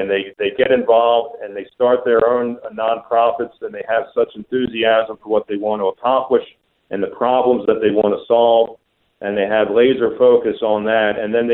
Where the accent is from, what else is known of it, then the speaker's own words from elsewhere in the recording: Towson, Maryland, United States; Yes, I'm very privileged to be from Smaltimore, so to speak. Born and raised in Towson.